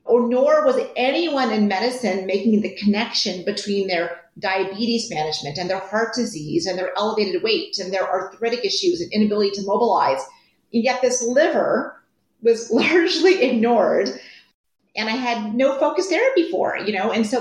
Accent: Ontario, Canada; I'm Canadian for your listeners, and I was born in small town Ontario, Canada. And I'm the eldest of three children.

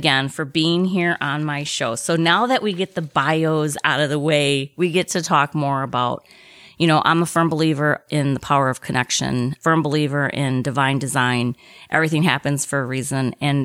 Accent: Racine, Wisconsin, United States; Racine, my hometown.

